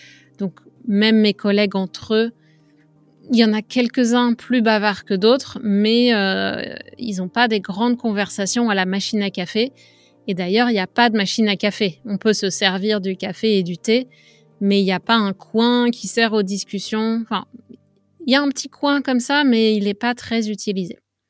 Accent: France; moved away as an adult; now in Canada; Je suis française et pour moi, le lunch, c'est un moment privilégié

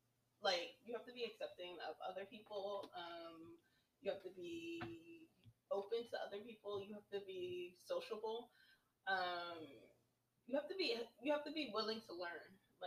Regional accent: New York, United States; I think it's because of growing up in New York that you see and do so much that nothing really shocks you anymore

